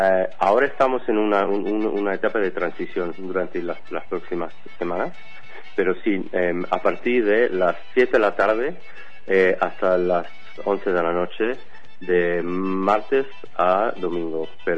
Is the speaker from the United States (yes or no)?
yes; United States; Spanish is a second language; Sé que eso no significa mucho porque soy gringo y muchas empanadas no he comido